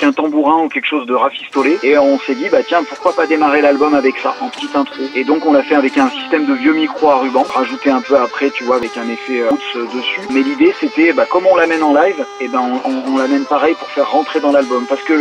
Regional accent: Auvergne-Rhône-Alpes, France; c'est un lieu dit du Vercors, là où j'ai grandi

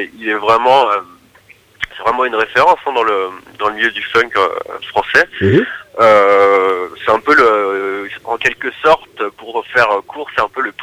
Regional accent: Reims, Grand Est, France; now in Paris, France; moi je suis originaire de Reims, puis j'habite sur Paris maintenant depuis 2 ans et demi

